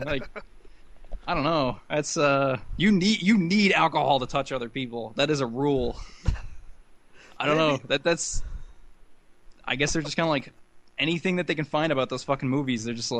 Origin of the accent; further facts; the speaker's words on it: United States; I'm an American. I could put butter in anything or on anything or with anything.